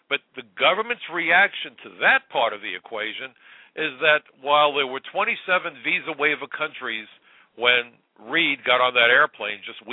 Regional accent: United States; I'm an American. I'm a centrist, really.

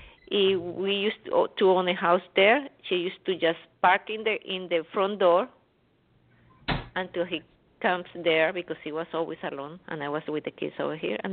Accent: Colombia; Yes. I am from Colombia.

